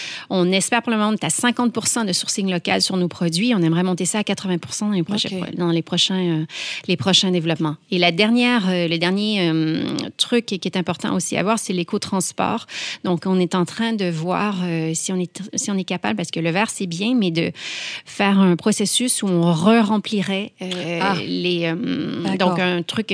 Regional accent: Canada; on a un pied en France avec l'accent, vous avez bien compris, je suis canadienne.

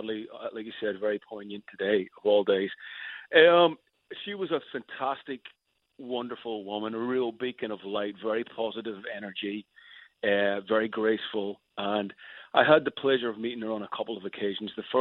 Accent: Ireland; it's a soundtrack of my youth growing up in Ireland.

